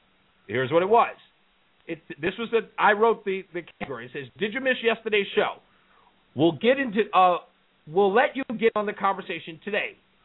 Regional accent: South Carolina, United States; I said, man, I'm from South Carolina, man.

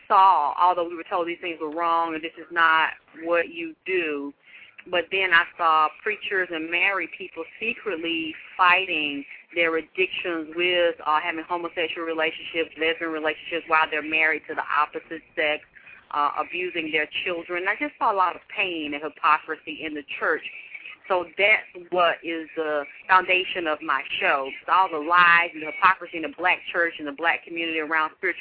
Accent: Atlanta, Georgia, United States; Well, I'm from Atlanta, Georgia, and I grew up in a very religious home.

